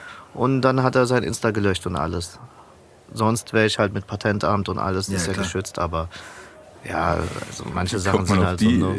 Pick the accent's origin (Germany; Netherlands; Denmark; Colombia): Germany; Frankfurt, Hesse; Ich so, nein, ich komme aus Frankfurt.